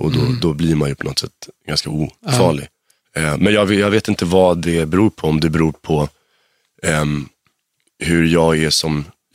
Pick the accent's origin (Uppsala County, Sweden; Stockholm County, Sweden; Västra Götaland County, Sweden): Stockholm County, Sweden; Stockholm; Vasastan, Odenplan.